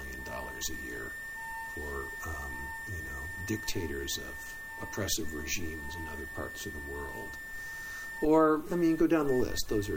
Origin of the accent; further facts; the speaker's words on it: Los Angeles, California, United States; I grew up in Los Angeles surfing.